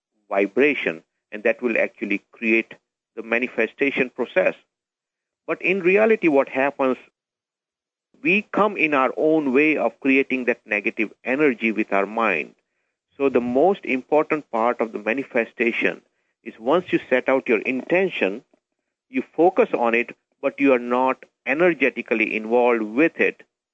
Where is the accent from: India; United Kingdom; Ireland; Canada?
India; English is a second language; moved away as an adult; now in United States; I am actually from India. I came to U.S. in 1980.